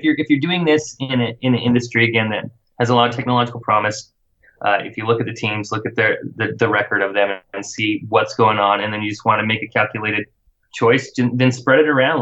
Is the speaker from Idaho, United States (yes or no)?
yes; Idaho, United States; I'm from Idaho. I say potato, plus skinning cats is really sick.